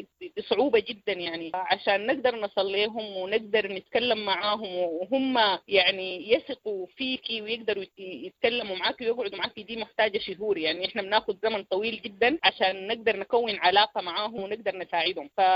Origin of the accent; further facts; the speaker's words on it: Sudan; إحنا عندنا في السودان من جدودنا الزمان عندنا العمل الطوعي ده زي ما بقوله متأصل فينا بالفطرة